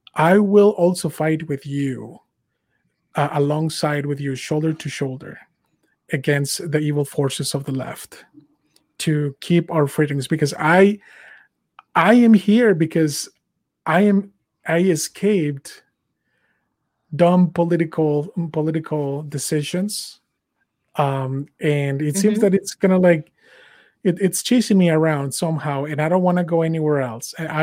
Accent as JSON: {"language": "English", "country": "United States", "said": "as an American, as a fellow American"}